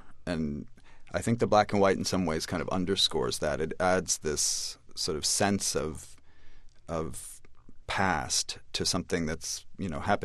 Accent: Brooklyn, New York, United States; I mean, I grew up in Brooklyn, and I've lived in New York for most of my adult life

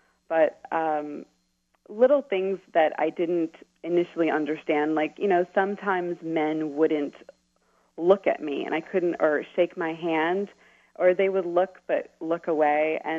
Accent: United States; they didn't want us to lose that growing up in America. So we always spoke Pashto at home.

